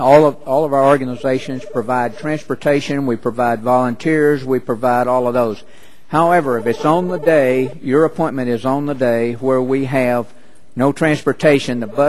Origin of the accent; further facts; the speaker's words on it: San Antonio, Texas, United States; Ma'am, I'm from San Antonio, Texas. We have a great VA hospital in the San Antonio area.